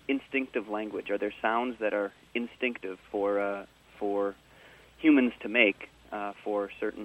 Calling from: Cable, Wisconsin, United States; I'm calling from Lake Owen Camp in Cable, Wisconsin.

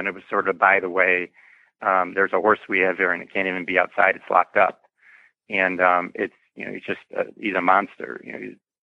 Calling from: Illinois, United States; I am just outside the Chicago area in the suburbs of Chicago, about 30, 40 minutes north of Chicago.

